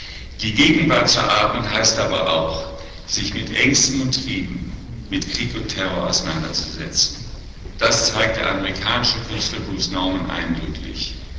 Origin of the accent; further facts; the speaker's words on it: Germany; Ich freue mich natürlich als Deutscher besonders